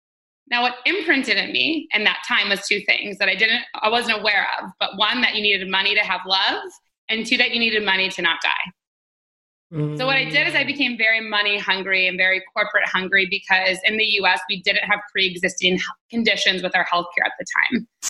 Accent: Detroit, Michigan, United States; So I'm from Detroit, Michigan, which is in the States. And I always grew up traveling.

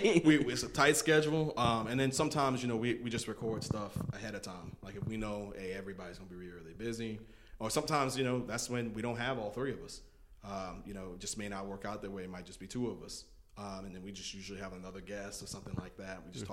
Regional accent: Louisiana, United States; born there; also born or lived in Texas / Florida / Massachusetts / South Carolina; now in Charlotte, United States; I grew up all over. Yes. I lived in. I was born in Louisiana. Moved to Texas. Lived in Florida. Lived in Massachusetts. Lived in South Carolina.

